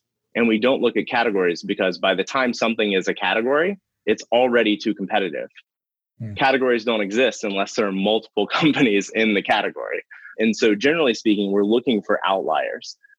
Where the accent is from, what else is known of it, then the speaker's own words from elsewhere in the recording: Ohio, United States; I am originally from a rural community about 25 miles north of Cincinnati, Ohio. Grew up as the grandchild of the pastor of my church.